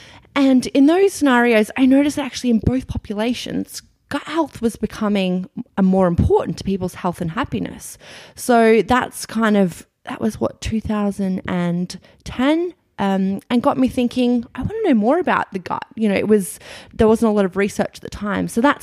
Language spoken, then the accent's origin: English; Cairns, Queensland, Australia; accent: bogan; So I'm from Australia, for those who haven't guessed, my slightly bogan accent. So I actually grew up in Cairns, which is right near the Great Barrier Reef. So it's a holiday destination.